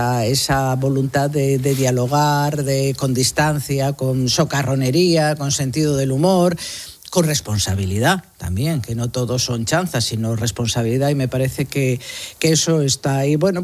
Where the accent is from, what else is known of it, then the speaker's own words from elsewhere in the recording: Galicia, Spain; y también para Galicia, oye, los que somos casi todos gallegos aquí.